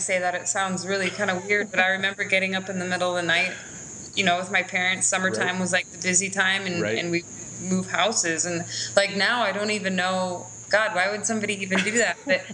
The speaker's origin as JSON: {"language": "English", "town": "Eagle River", "region": "Alaska", "country": "United States", "tie": "born or raised there", "said": "I lived in Eagle River most of my childhood. And then I moved to Anchorage whe"}